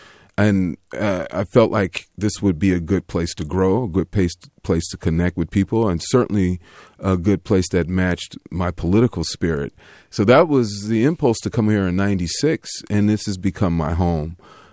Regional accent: Sacramento, California, United States; also born or lived in Anchorage / Memphis; Anchorage, Alaska, and then moved to Memphis shortly after that. But my dad was in the service, and I have no relationship to Alaska. That's just where I was born. But my family roots are Memphis, Tennessee, and then we lived in Sacramento as a kid.

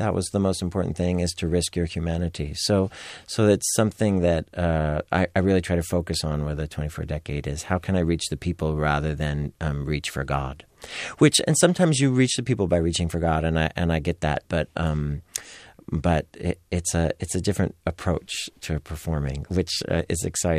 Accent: San Francisco, California, United States; And when I was growing up in San Francisco, if you wanted to be a theater artist, you really kind of needed to move to New York.

